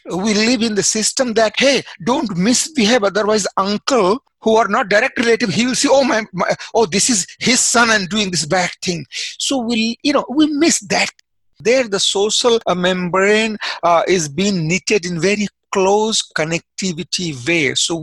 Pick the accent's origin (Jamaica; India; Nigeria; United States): India; growing up in India without any electricity, without any telephone, television, automobiles, you know, so it's very different. We don't have 24-hour electricity and water supply in the villages I grew.